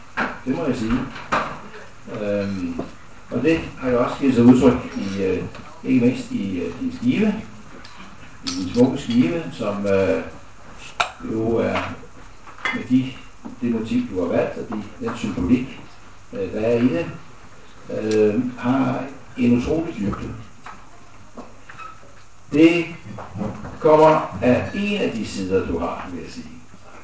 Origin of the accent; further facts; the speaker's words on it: Slagelse, Zealand, Denmark; born there; Jeg er ikke født i 49, men jeg er født i Slagelse.